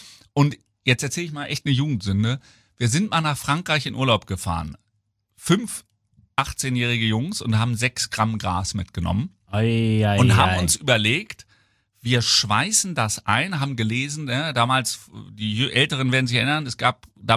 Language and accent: German; Hanover, Lower Saxony, Germany; fahre ich mal zu Denko Jones nach Braunschweig in die verbotene Stadt als Hannoveraner.